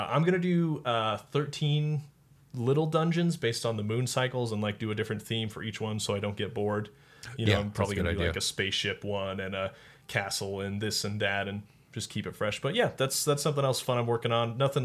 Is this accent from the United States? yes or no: yes; Colorado, United States; I grew up in Colorado, so it's the Rockies.